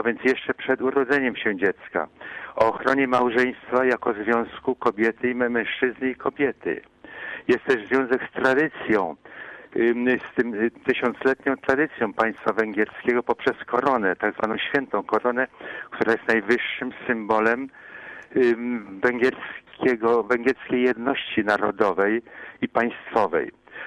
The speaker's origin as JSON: {"language": "Polish", "town": "Poznań", "region": "Greater Poland Voivodeship", "country": "Poland", "tie": "born or raised there", "lives_now": "Hungary", "said": "Dzień dobry, witam panią, witam państwa poznaniaków mojego rodzinnego miasta."}